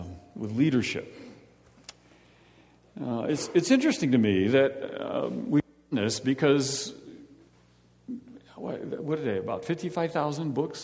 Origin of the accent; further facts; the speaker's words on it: West Virginia, United States; I'm from West Virginia.